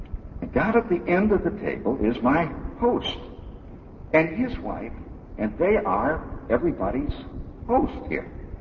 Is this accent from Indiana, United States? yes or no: yes; Hammond, Indiana, United States; See, I grew up in Hammond, Indiana, the toughest city this side of the Barbary Coast. It took gonads just to be a kid there.